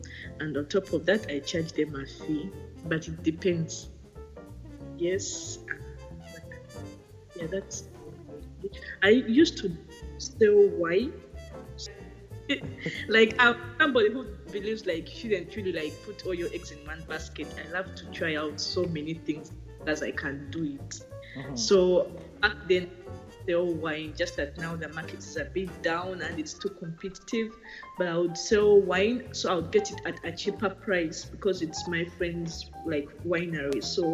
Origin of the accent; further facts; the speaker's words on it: Uganda; now in Thailand; and I'm from Uganda. Right now, I'm in Thailand.